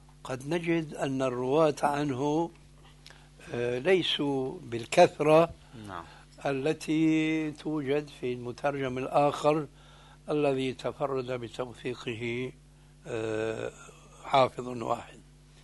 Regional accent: Syria; التعبير عندنا في سوريا

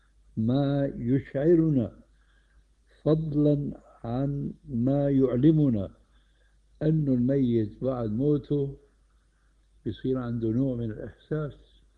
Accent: Damascus, Damascus Governorate, Syria; عندنا في دمشق كان عادي سيء جدا

